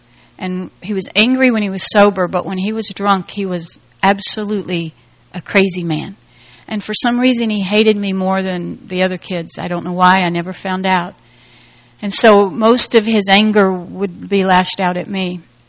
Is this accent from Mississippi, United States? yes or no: no; Miami, Florida, United States; born there; I was born in Miami, Florida. My dad was an alcoholic.